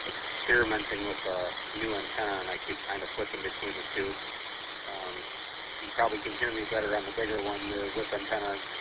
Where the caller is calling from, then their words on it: Corunna, Michigan, United States; Corunna, C-O-R-U-N-N-A, Shiawassee County.